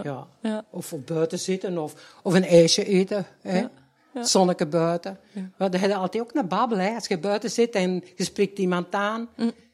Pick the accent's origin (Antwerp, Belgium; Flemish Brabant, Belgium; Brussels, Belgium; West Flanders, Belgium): Antwerp, Belgium; Herselt; Nee, ik ben van Blauwberg, Herselt.